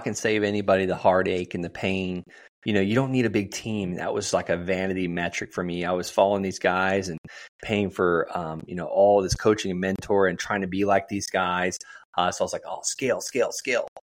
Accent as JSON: {"language": "English", "region": "Florida", "country": "United States", "said": "Because I didn't understand, I'm from Florida."}